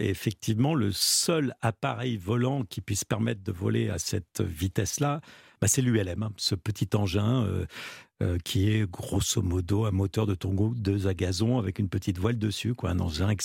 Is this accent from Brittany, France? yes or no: no; Centre-Val de Loire, France; ne serait-ce que chez moi en Sologne, de partir des journées entières dans la forêt